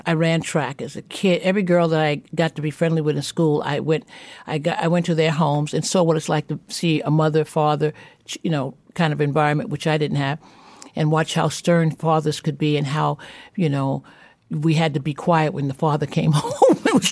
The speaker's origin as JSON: {"language": "English", "town": "Bed-Stuy", "region": "New York", "country": "United States", "tie": "born or raised there", "said": "I grew up in Bed-Stuy, but not Bed-Stuy."}